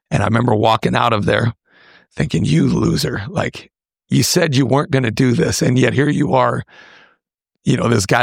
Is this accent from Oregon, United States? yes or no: yes; Oregon, United States; also born or lived in California; now in Stanley, United States; growing up in Oregon, living in California, we're talking, there's millions of people that I'm around.